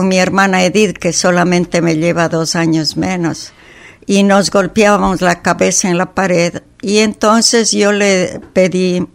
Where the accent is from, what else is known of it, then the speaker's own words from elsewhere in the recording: Cuenca, Azuay, Ecuador; also born or lived in Girón; soy de Ecuador, que nací en una ciudad pequeña que se llama Girón, luego me eduqué en Cuenca